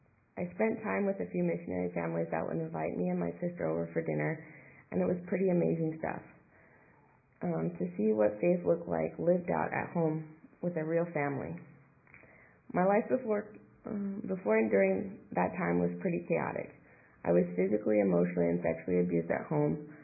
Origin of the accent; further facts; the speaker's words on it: Berkeley, California, United States; I grew up in Berkeley, just a few blocks away from UC Berkeley, and there were many kids in our neighborhood, just a lot of college students.